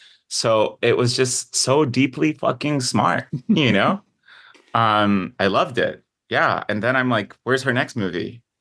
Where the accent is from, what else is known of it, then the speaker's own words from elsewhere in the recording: Pakistan; growing up in Pakistan, we also grow up learning about supernatural figures as just part of life.